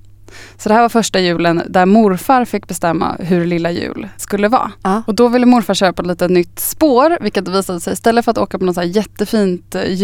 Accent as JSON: {"language": "Swedish", "town": "Östervåla", "region": "Uppsala County", "country": "Sweden", "also_born_or_lived": "Upplands Väsby", "said": "Jag är ju först från liksom Östervåla utanför Tierp på Uppsala och så har jag bott i Upplands Väsby."}